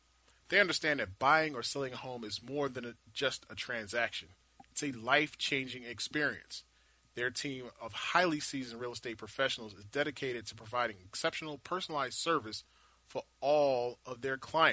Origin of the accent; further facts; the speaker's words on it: Philadelphia, Pennsylvania, United States; I'm born and raised in Philadelphia